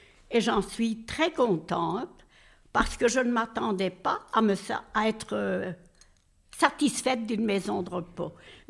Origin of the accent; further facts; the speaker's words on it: Belgium; born there; Je suis née de parents italiens, mais je suis née en Belgique. Mon père est venu ici en 1922, après la Première Guerre.